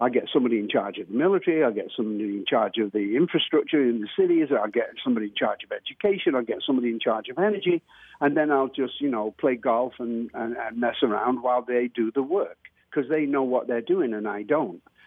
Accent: England, United Kingdom; now in United States; I see America differently than you do. I'm not from here. I'm English.

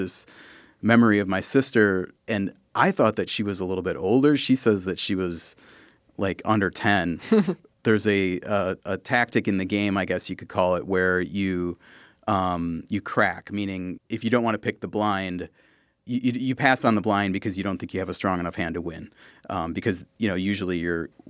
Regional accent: Green Bay, Wisconsin, United States; I'm from the Green Bay area, and that was Jack of Diamonds country, where your partner is determined by whoever gets a certain card.

